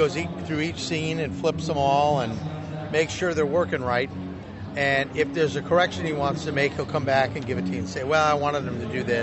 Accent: Idaho, United States; I'm from Idaho, so we've got snow right now, too.

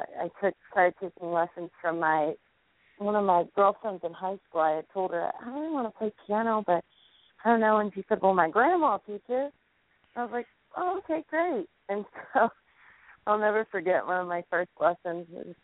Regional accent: Kentucky, United States; Well, I mean, I'm from Kentucky, so I think it's probably just born in me

